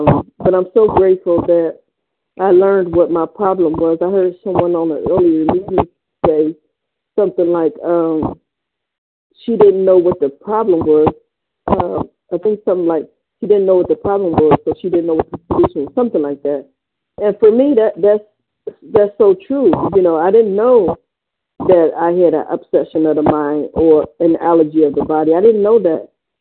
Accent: Cleveland, Ohio, United States

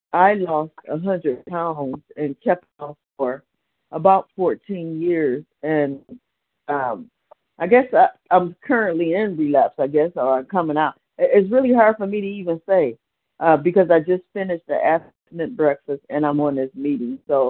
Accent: Cleveland, Ohio, United States; I'm from Cleveland, Ohio.

